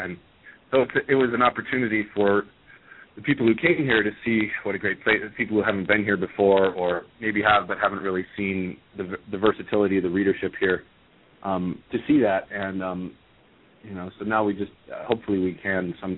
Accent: Hawaii, United States; moved away as an adult; now in Stockholm, Sweden; Yeah, I grew up in Hawaii, but then fell in love with a girl in Sweden and moved to Sweden when I was 19.

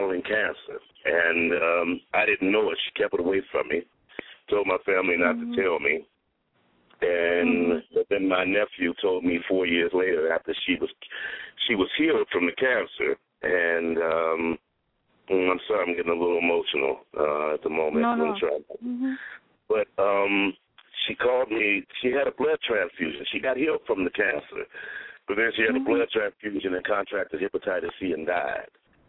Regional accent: Chicago, Illinois, United States; and I'm from Chicago, born and raised in Chicago.

